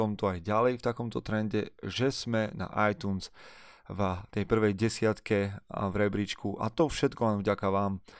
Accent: eastern Slovakia, Slovakia; accent: eastern Slovak; mi budete musieť odpustiť okrem toho môjho východného prízvuku

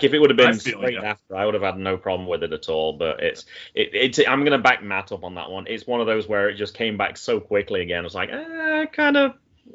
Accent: United Kingdom; even though I'm not allowed to do that as a British citizen.

